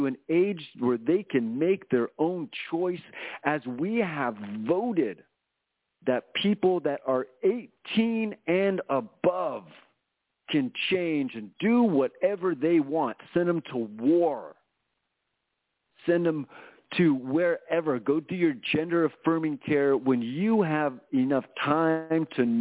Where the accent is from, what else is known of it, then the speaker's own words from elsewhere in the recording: California, United States; And as a Californian, I do not accept this.